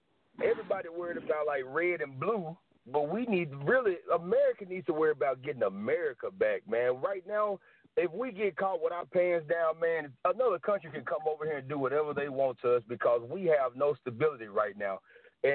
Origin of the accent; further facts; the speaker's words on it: Jonesboro, Arkansas, United States; I'm from Jonesboro, Arkansas, man.